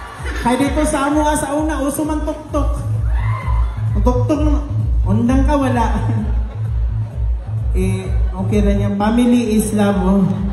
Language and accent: Tagalog; Davao, Davao Region, Philippines; Ah, nasa Davao, taga Davao ako.